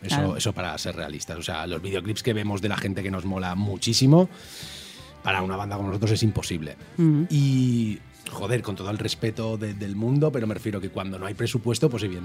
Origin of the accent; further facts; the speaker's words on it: Barcelona, Catalonia, Spain; Somos de Barcelona, Ciutat Condal.